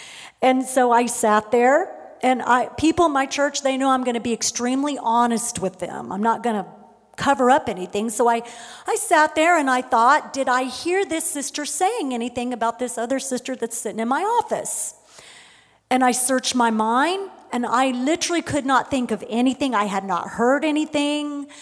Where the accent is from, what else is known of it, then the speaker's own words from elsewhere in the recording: Oklahoma, United States; I'll admit, I was raised in Oklahoma, and everyone just says, well, bless their heart.